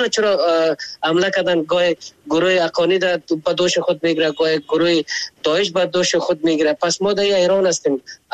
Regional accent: Afghanistan; ما خو افغان هستیم،

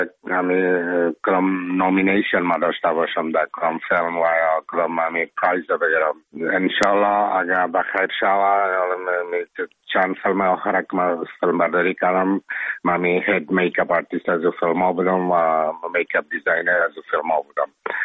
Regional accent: Afghanistan; now in Czech Republic; ما افغان هستم

